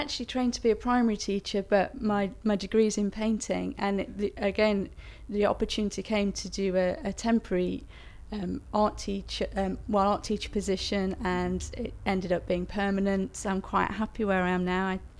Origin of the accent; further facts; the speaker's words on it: England, United Kingdom; I was born in the Midlands. I haven't really moved very far. In fact, at the moment, I've moved even closer to where I was born, just around the corner from the house I lived in when I was a child.